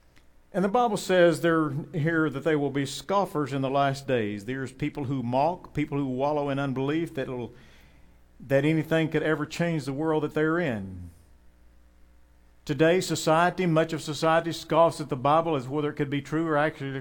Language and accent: English; Waco, Texas, United States; born there; right there, Waco, Texas. I am a Texan. I am an American.